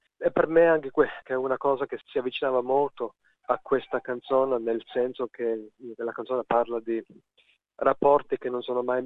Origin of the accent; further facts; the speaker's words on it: Sydney, New South Wales, Australia; Sono nato a Sydney, sono cresciuto a Sydney, sono nato in una famiglia molto molto italiana